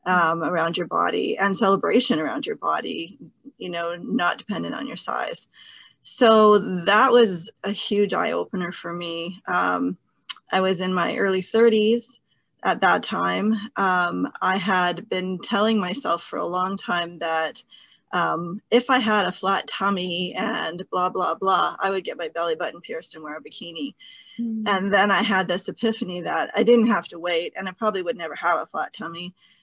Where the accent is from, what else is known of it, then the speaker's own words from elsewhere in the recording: Chilliwack, British Columbia, Canada; I grew up in the Fraser Valley in BC, in the Chilliwack area.